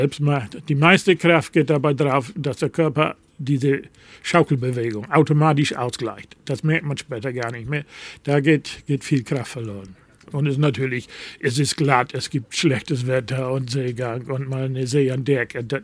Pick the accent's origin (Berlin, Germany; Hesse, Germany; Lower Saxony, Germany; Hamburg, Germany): Lower Saxony, Germany; now in Büsum, Germany; Ich weiß nicht, wie es hier in Büsum in Ostfriesland, wo ich herkomme, fängt man alles mit einer Tasse Tee